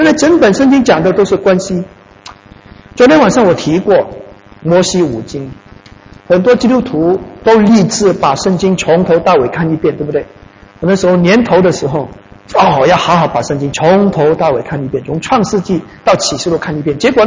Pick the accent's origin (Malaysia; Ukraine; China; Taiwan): Malaysia; 我在马来西亚出生跟长大